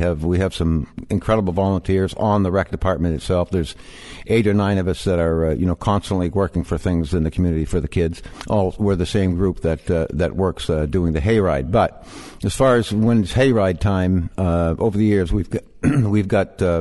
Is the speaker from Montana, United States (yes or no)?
no; Massachusetts, United States; also born or lived in Michigan; I'm not from here originally. I'm actually an immigrant, believe it or not. But I was raised in Massachusetts and went to school in Michigan.